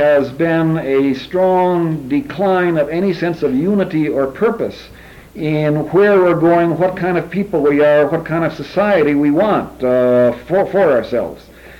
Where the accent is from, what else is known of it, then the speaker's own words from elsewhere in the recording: Minnesota, United States; I'm from Minnesota, but we see this in many other states.